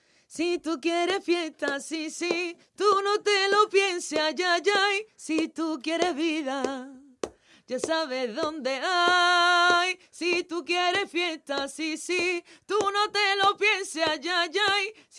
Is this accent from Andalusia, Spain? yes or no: yes; Huelva, Andalusia, Spain; se plasman imágenes de mi tierra, de Huelva, del mar, luz, alegría